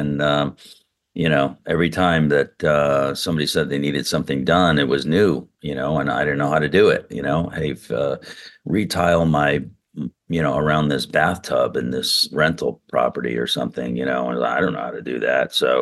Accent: Bridgeport, Connecticut, United States; But and anyway, when I graduated high school, Bullet Havens in Bridgeport, I grew up in Bridgeport, and you know, college was not a option, you know, for me and our family.

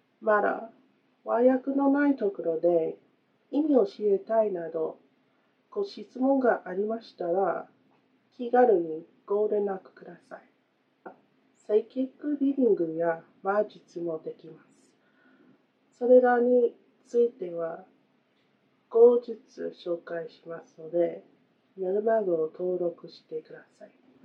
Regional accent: United States; Japanese is a second language; 私はアメリカ人で

